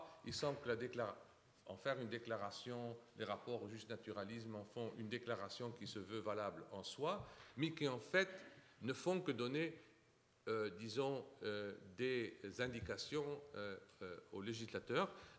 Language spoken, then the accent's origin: French; United States; French is a second language; D'ailleurs, même en lisant en tant qu'Américain la déclaration de 1789, j'étais frappé par l'article 21.